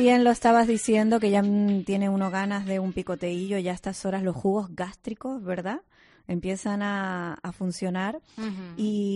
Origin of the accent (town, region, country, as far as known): Spain